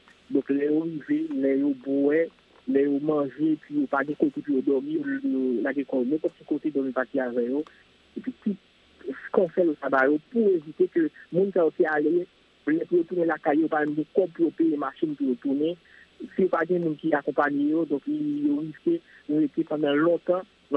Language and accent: French; Montreal, Quebec, Canada; je suis de Montréal